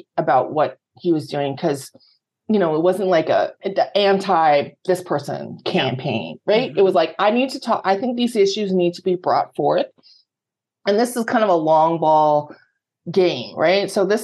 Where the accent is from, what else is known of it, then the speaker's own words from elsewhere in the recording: Montana, United States; Okay, so I grew up in Montana as an Air Force brat. My parents are from Montana. My whole family, we're like seventh generation Montanans, like homesteaders.